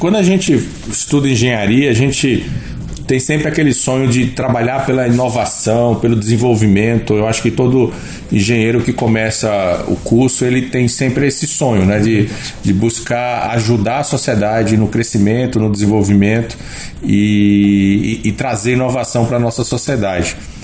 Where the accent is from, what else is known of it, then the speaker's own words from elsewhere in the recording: Recife, Pernambuco, Brazil; moved away as an adult; now in Campo Grande, Brazil; Eu nasci em Recife, eu sou pernambucano.